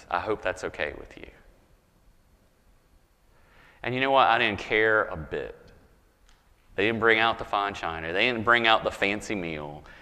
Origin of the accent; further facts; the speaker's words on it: the South, United States; and I grew up in the South, so I feel like I can be critical of the South.